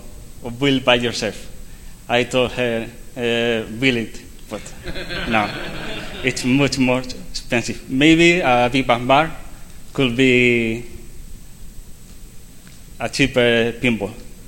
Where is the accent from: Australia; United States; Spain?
Spain; English is a second language; I'm from Spain. I don't speak very well English